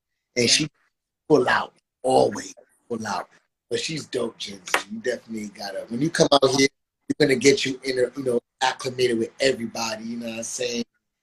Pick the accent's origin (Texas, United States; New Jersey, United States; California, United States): New Jersey, United States; now in Brooklyn, United States; I live in New York. I live in Brooklyn, but I'm from Jersey.